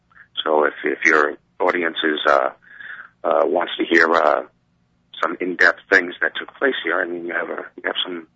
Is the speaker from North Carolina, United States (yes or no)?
no; Henderson, Nevada, United States; Okay, I'm from the state of Nevada. Henderson, Nevada.